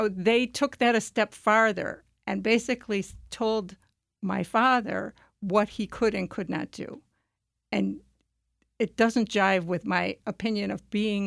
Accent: United States; as an American, you feel like, you know, you have certain rights.

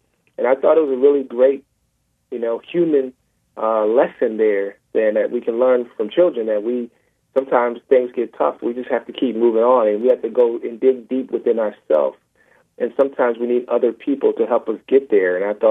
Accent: Milwaukee, Wisconsin, United States; that was based off my experience growing up in Milwaukee, Wisconsin. My grandmother lived on 10th and Burlite.

